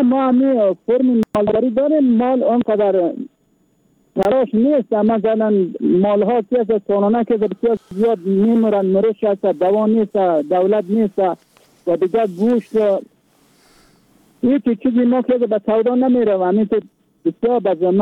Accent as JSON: {"language": "Persian", "region": "Badakhshan", "country": "Afghanistan", "said": "از ولایت بدخشان"}